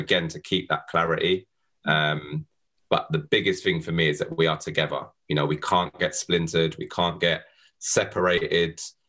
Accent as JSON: {"language": "English", "town": "Tottenham", "region": "London", "country": "United Kingdom", "tie": "born or raised there", "said": "being a mixed race boy growing up in Tottenham"}